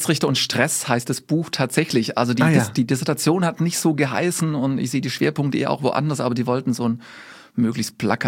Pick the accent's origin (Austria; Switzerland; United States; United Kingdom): United States; Ames, Iowa; now in Germany; da wo ich herkomme, muss sagen, ist Kurkaff. Da ist nichts